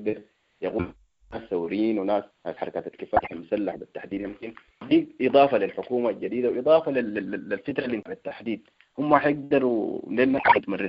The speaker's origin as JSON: {"language": "Arabic", "country": "Sudan", "said": "لا يعني عيب في حقنا كسودانيين"}